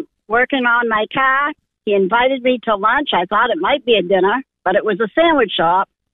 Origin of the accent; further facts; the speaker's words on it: Maine, United States; accent: Maine; You always correct me about my language up here in Maine, my accent.